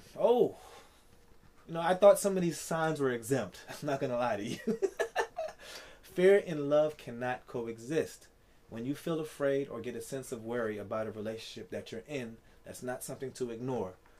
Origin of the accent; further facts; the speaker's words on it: Maryland, United States; Thank you for my home country and my home state, Maryland, of the United States.